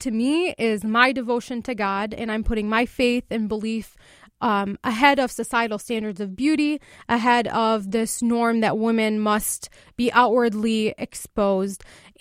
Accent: United States; I'm an American, I'm a Muslim, and I contribute every day.

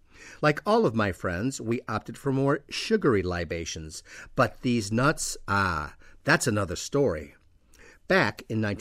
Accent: Diamond Lake, Illinois, United States; I would boldly stride into the Dutch Mill Tavern, as it was known then, in my hometown of Diamond Lake, Illinois

